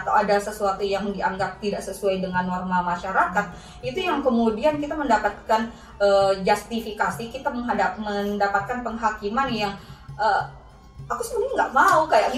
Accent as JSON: {"language": "Indonesian", "town": "Bone", "region": "South Sulawesi", "country": "Indonesia", "said": "Kemudian kedua, saya dari Bone."}